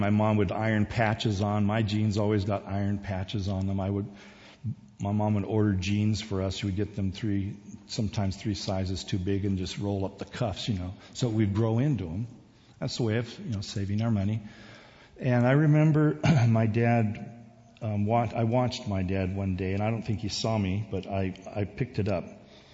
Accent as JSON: {"language": "English", "country": "South Korea", "tie": "born or raised there", "said": "I remember growing up in Korea. I was probably about 8 or 9 years old."}